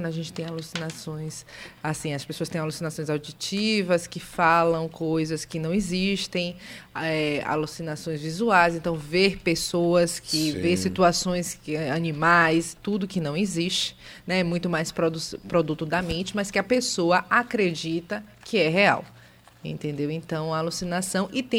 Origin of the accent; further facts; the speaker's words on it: Salvador, Bahia, Brazil; Daqui de Salvador.